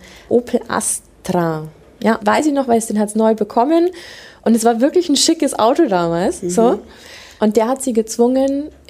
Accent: Bavaria, Germany; ich komme aus Niederbayern, da ist ja, weißt du, da fährst du über Stock und Stein und über Felder.

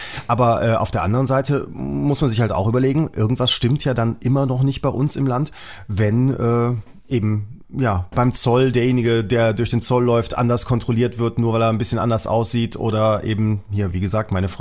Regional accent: East Germany, Germany; Das ist sicherlich aufgrund der DDR-Vergangenheit bei uns im Osten noch ein bisschen anders.

